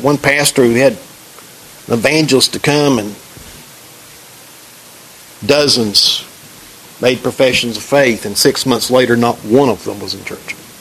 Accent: Mayberry, United States; I grew up in Mayberry. You hear me talk about it all the time.

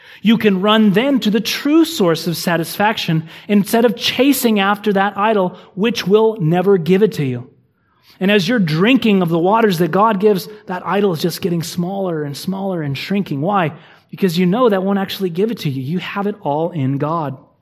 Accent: California, United States; even though you're from Texas, I'm from California.

